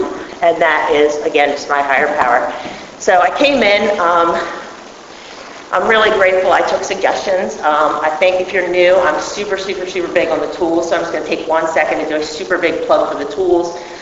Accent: Maryland, United States; But I grew up in Baltimore County. I had two parents.

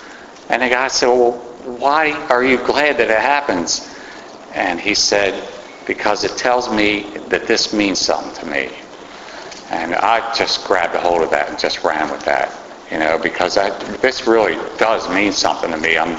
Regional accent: Baltimore, Maryland, United States; I'm from Baltimore City, a nice little neighborhood called Westport, if anybody knows where that's at. That's where I was raised. That's where I spent most of my life

